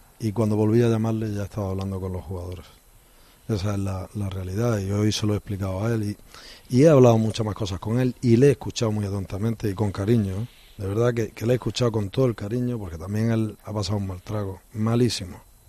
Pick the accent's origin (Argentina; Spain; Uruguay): Spain; Motril, Andalusia; Mira, yo soy un paleto, soy de Motril.